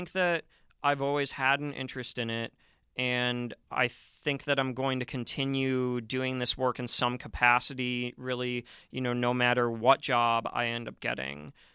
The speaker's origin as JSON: {"language": "English", "country": "United States", "said": "And so I think as an American, at least to me, it's something that's always been fundamental and important"}